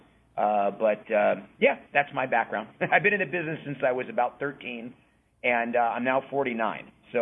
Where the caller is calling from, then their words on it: Tooele, Utah, United States; I'm calling in from Salt Lake City, Utah.